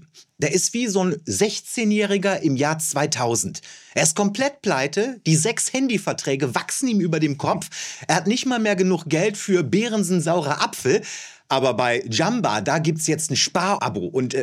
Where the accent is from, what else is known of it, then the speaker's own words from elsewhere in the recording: Berlin, Germany; als Berliner nennen wir euch jetzt mal 3 davon.